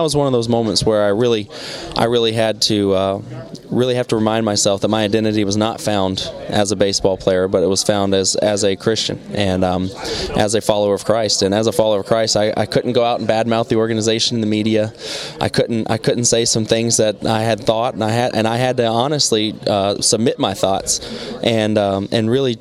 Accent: the South, United States; You know, me growing up in the South, and then you meet them

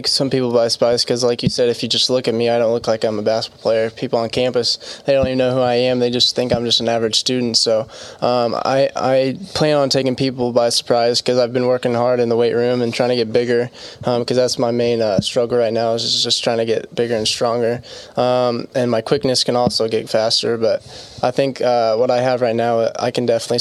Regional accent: Bloomington, Indiana, United States; be the place for me, and growing up from Bloomington, that was a big part.

